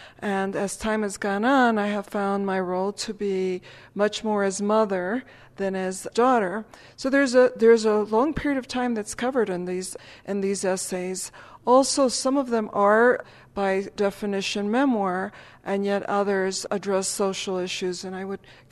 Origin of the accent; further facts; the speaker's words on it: Chicago, Illinois, United States; The newer material in the book is also about my own growing up in Chicago and my experiences